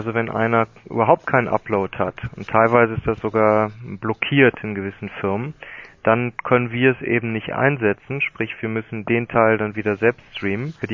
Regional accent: Cologne, North Rhine-Westphalia, Germany; Ich bin Kölner, ja.

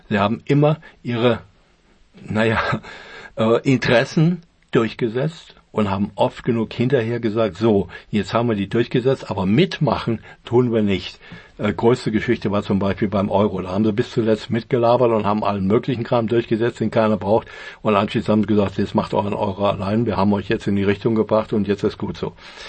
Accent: Germany; Wir als Deutsche wissen das ja am besten überhaupt.

